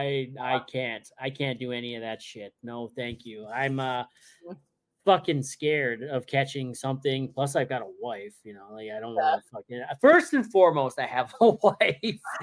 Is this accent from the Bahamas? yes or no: no; Toronto, Ontario, Canada; I'm from Toronto and I love that shit, right? I learned how to drive in that kind of traffic, and fucking I learned how to drive on the 401, right?